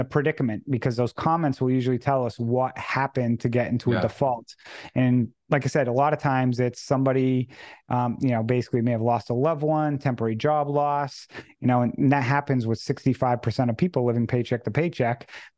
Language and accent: English; Massachusetts, United States; I'm from Massachusetts